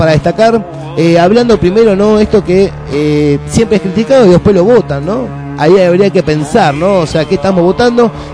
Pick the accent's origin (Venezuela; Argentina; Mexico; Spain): Argentina; A los 40 y pico millones de argentinos que somos